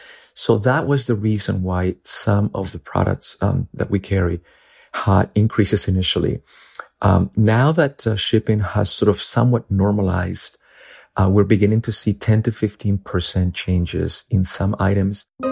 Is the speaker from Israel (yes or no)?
no; Peru; moved away as an adult; now in United States; I grew up in Peru. And after graduating college, I came to the United States in 1990.